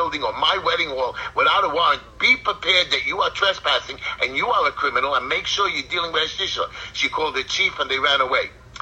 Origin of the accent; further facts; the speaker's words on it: United States; I'm proud of my great country. And I will continue, because I'm an American, I'm a Jew